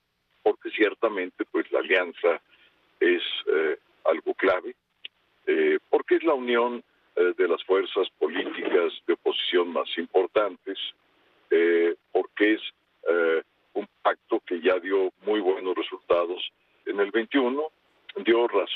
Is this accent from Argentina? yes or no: no; Mexico; Todos somos mexicanas y mexicanos